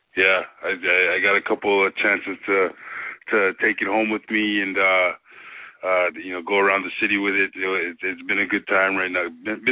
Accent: Toronto, Ontario, Canada; You know me. I'm from Toronto. Won the cup in Toronto.

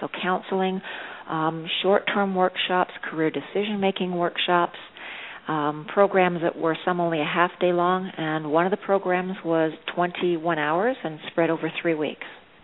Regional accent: Trail, British Columbia, Canada; accent: Canadian; So I don't know if anybody can hear the Canadian accent or not. I was born in a very small town in Canada. It's called Trail, BC. It's about, It's about 7 miles from the border, just north of Spokane.

